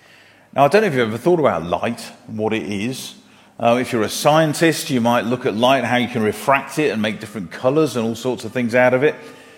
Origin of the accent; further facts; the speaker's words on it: United Kingdom; And being very British, we always talk about the weather anyway.